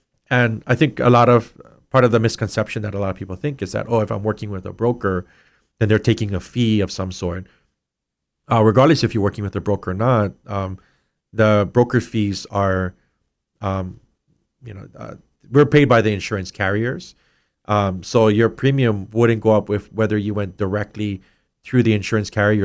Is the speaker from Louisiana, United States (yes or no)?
no; Hawaii, United States; And I'm from Big Island too